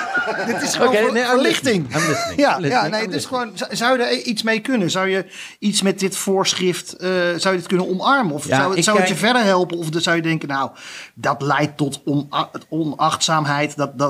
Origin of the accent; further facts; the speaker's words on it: Flanders, Belgium; accent: Flemish; Daar jullie over mijn Vlaamse tongval rollen